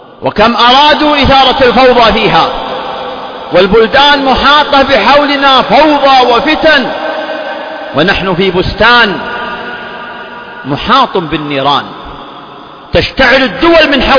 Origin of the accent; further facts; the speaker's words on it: Saudi Arabia; بلادنا المملكة العربية السعودية